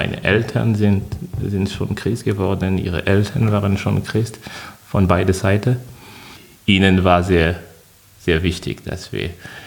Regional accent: Côte d’Ivoire; German is a second language; Ich komme aus der Elfenbeinküste.

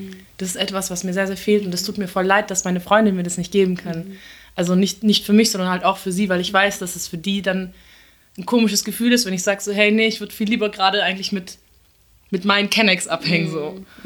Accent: Turkey; now in Germany; Also ich als Türkin in Deutschland

